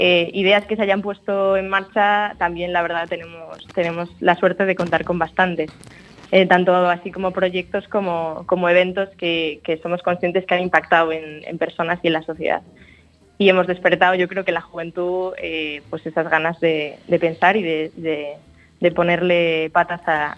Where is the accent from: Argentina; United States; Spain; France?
Spain; Santiago de Compostela, Galicia; Bien, pues yo soy de Santiago de Compostela.